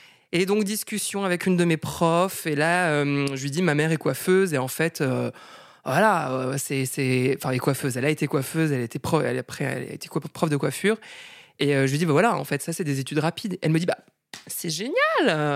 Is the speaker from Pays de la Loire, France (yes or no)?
no; L'Haÿ-les-Roses, Île-de-France, France; also born or lived in Châtenay-Malabry; Je suis née à Châtenay-Malabry. Mais j'ai grandi à L'Haÿ-les-Roses, qui est une ville, j'allais presque dire un village, mais c'est quand même une ville. Et dans le 94, le Val-de-Marne